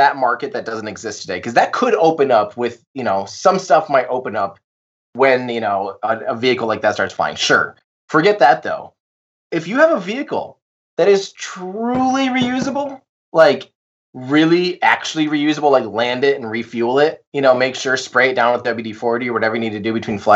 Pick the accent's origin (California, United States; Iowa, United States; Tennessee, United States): Iowa, United States; I'm from Iowa.